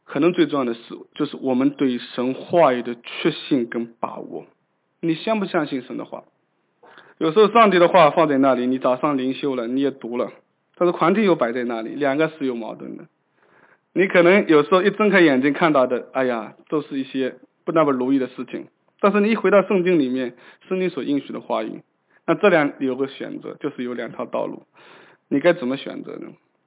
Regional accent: Ningbo, Zhejiang, China; moved away as an adult; now in United States; 那我老家是宁波啊，宁波是在上海南边一点点啊，离上海蛮近的啊。

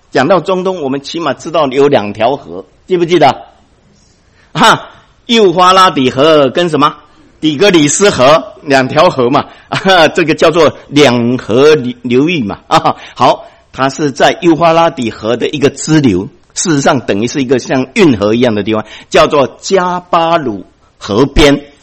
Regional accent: Taiwan; 我们台湾话叫做唱靠调啊

